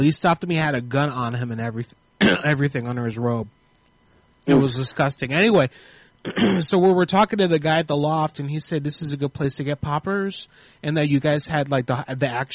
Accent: California, United States; We're married. We're from California. We're here working on the oil fields.

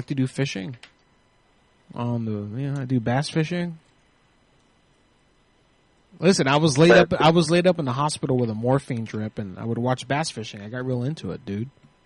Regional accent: Tennessee, United States; Oh, well, I'm from Tennessee. I like talking like that all the time.

